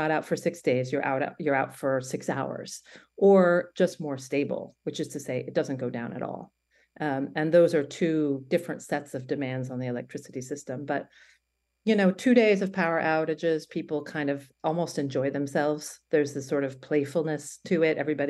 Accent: Oregon, United States; so I'm originally from Oregon, and that's where I am right now, in coastal Oregon

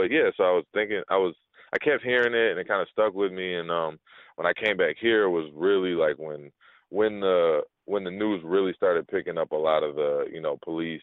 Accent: Chicago, Illinois, United States; I kind of call myself a Chicago, and I grew up in Chicago for the most part.

